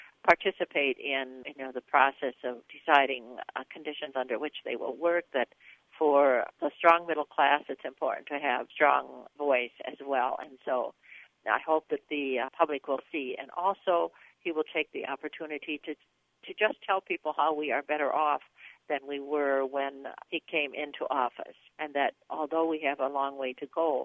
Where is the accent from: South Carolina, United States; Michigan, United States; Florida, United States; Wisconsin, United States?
Wisconsin, United States; We have lots of people come up, and once they find out we're from Wisconsin, they talk about support they may have given us.